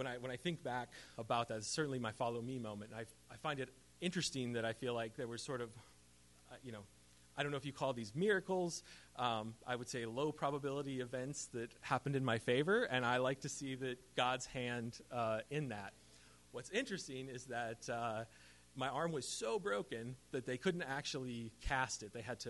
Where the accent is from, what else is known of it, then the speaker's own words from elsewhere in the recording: Indiana, United States; I grew up in Indiana. And Indiana, you're not allowed to put the pads on until the third day.